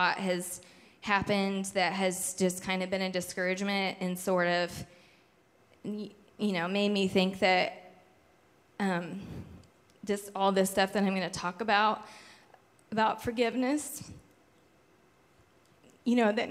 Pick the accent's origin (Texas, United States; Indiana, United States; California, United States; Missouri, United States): Indiana, United States; Wolcott; also born or lived in Rensselaer; So, I was born on April 28th, 1982, in Rensselaer, Indiana, which is a small town in northwest Indiana. It's about halfway between here and Chicago. I was raised in a tiny neighboring town of Wolcott and Remington.